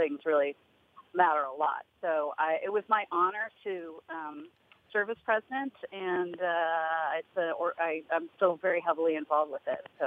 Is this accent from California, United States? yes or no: yes; California, United States; I'm a Californian, so I was looking to get home